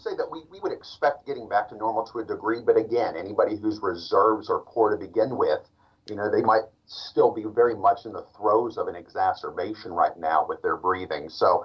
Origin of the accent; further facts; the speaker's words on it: Dallas, Texas, United States; also born or lived in Baton Rouge; Born and raised in Dallas, Texas, although Peace Health was able to pluck me from the swamps of South Louisiana. I was down there for about 6 years in Baton Rouge.